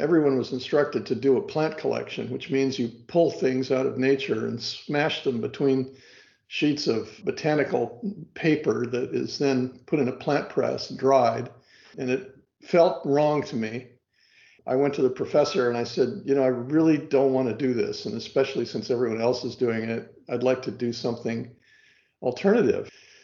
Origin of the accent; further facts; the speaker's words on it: San Francisco, California, United States; I think my story with regard to horticulture starts in my childhood when I grew up in San Francisco, and I was living mostly virtually across the street from Golden Gate Park